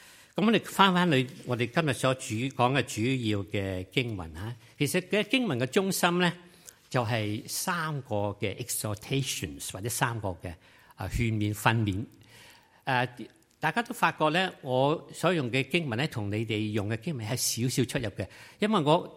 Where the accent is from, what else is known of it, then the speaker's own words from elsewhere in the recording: Guangdong, China; 咁咧，你知道啦，我哋中國人或者廣東人咧，係好細心嘅。